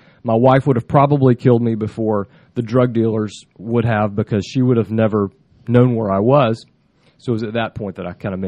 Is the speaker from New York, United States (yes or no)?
no; Mobile, Alabama, United States; I grew up in Mobile, Alabama, on the Gulf Coast